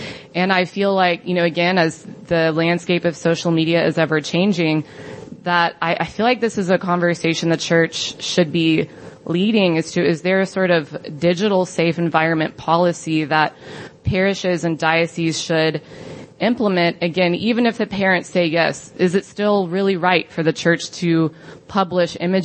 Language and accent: English; Houston, Texas, United States; I'm from Houston, Texas.